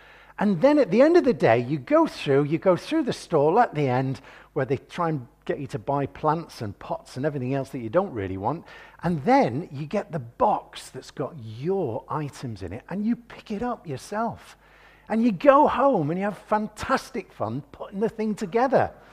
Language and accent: English; Warrington, North West England, United Kingdom; I come from Warrington, Cheshire. Was in Lancashire. When I was 14, it became Cheshire. They moved the boundaries. I'm a Warringtonian by birth, which is why I talk with a funny accent.